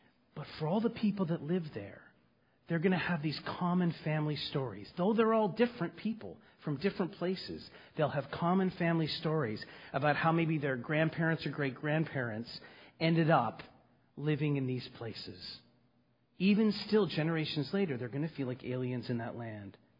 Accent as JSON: {"language": "English", "town": "Toronto", "region": "Ontario", "country": "Canada", "tie": "born or raised there", "said": "I grew up in Scarborough"}